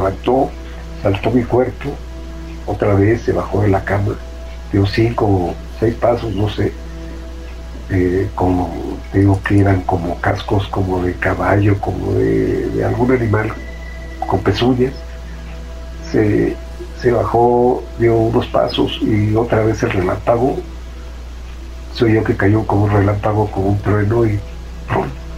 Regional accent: State of Mexico, Mexico; del Estado de México.

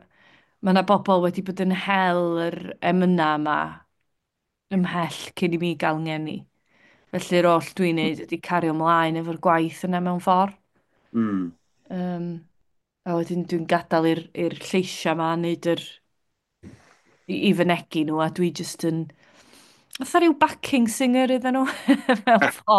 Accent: Rhiwlas, Wales, United Kingdom; now in Scrignac, France; Dwi'n dod o Rhiwlas ymwreiddiol yn Nyffryn Ogwen, a dwi rwan yn byw yn Sgriniac yng nghanol Llydaw.

